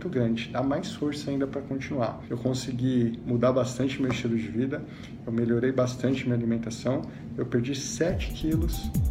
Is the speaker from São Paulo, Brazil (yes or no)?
yes; São Paulo, Brazil; born there; now in Joinville, Brazil; tenho 35 anos, nasci e trabalho em São Paulo, mas eu moro em Joinville, Santa Catarina.